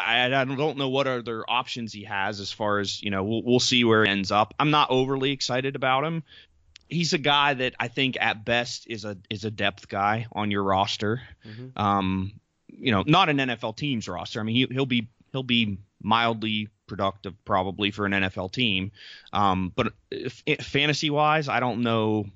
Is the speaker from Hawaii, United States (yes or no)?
no; Pennsylvania, United States; I'm from Central Pennsylvania, admittedly